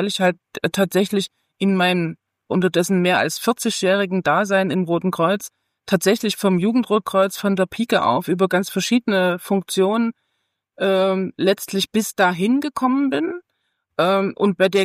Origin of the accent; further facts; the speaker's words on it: Saxony, Germany; ich komme aus Sachsen.